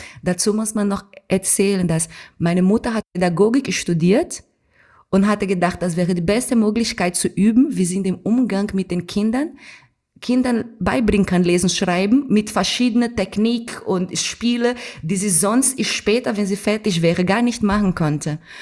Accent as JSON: {"language": "German", "town": "Recife", "region": "Pernambuco", "country": "Brazil", "tie": "born or raised there", "said": "Obwohl da in Schusslinien bzw. Linha do Tiro, wo ich aufgewachsen bin, in der Favela, keine Schule, kein Krankenhaus, kein Müll abgeholt wurde und keine Polizeistation gab's"}